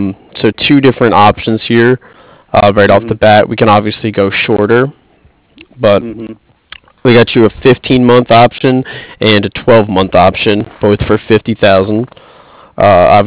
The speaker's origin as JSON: {"language": "English", "town": "West Orange", "region": "New Jersey", "country": "United States", "tie": "born or raised there", "said": "I'm from West Orange, where I grew up."}